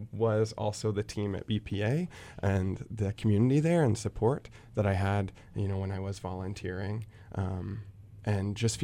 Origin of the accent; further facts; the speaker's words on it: Bellingham, Washington, United States; also born or lived in Seattle; now in Roseburg, United States; I actually went and did a year of service back in my hometown, Bellingham, Washington.